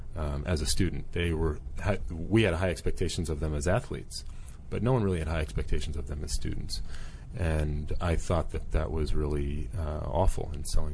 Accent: Boston, Massachusetts, United States; I'm from Boston, Massachusetts.

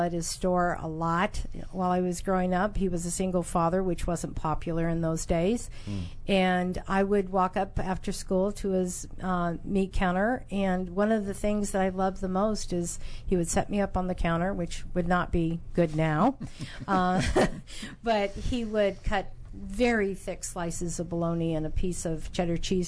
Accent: Las Vegas, Nevada, United States; I was born and raised in Las Vegas.

